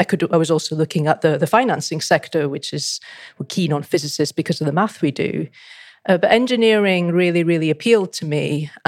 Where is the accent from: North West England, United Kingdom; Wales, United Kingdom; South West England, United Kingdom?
Wales, United Kingdom